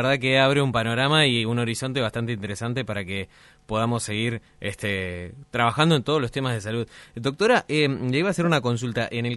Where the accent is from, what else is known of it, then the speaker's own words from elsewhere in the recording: Río Grande, Tierra del Fuego, Argentina; primero como argentinos, segundo como fueguinos y obviamente como riograndenses